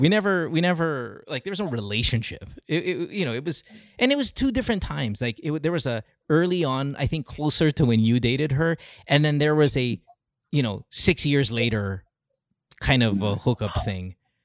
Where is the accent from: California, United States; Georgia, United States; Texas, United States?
California, United States; Los Angeles; We grew up together in Los Angeles as children.